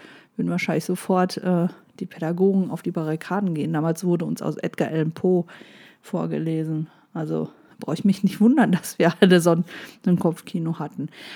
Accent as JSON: {"language": "German", "region": "North Rhine-Westphalia", "country": "Germany", "tie": "born or raised there", "said": "Aber wir sind halt aus dem Ruhrgebiet in die Berge gefahren, damit wir mal vernünftige Luft kriegen."}